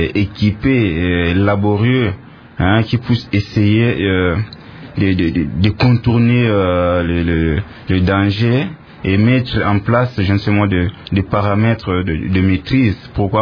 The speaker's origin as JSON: {"language": "French", "country": "DR Congo", "said": "c'est ici chez nous au Congo."}